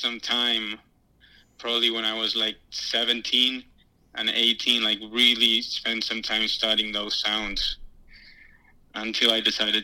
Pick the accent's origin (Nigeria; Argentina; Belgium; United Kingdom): Argentina; now in United States; Yeah. I mean, I lived in Argentina all my life, and I came to the U.S.